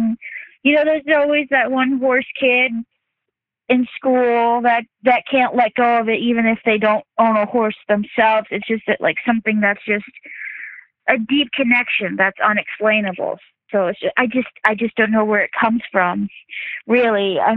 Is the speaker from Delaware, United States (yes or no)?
yes; Christiana, Delaware, United States; born there; now in Oxford, United States; I was born in Christiana Hospital in Christiana, Delaware. I live in Oxford, Pennsylvania, so I'm very, I live in a very close tri-state area, so Maryland is about 10 minutes away from where I live. Delaware is about 20, 30 minutes away from where I live.